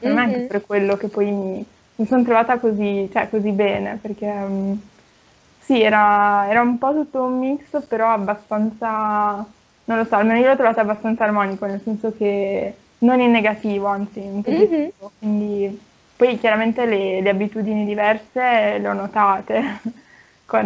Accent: Reggio Emilia, Emilia-Romagna, Italy; io sono di Reggio Emilia, quindi vabbè, che fosse Emilia si sapeva, è piccola città vicino a Bologna

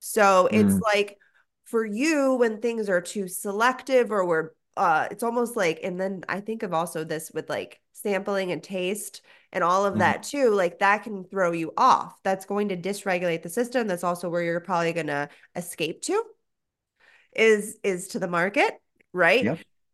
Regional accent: Florida, United States; I'm from South Florida.

